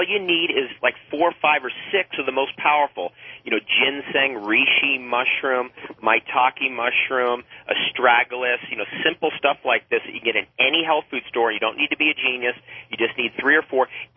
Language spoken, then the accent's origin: English; United States; now in Ontario, Canada; I have a place here in Ontario, Canada, even though I'm an American.